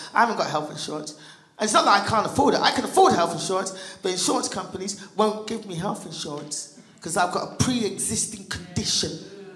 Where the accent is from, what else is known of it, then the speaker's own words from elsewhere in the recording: England, United Kingdom; now in United States; I'm from England, people.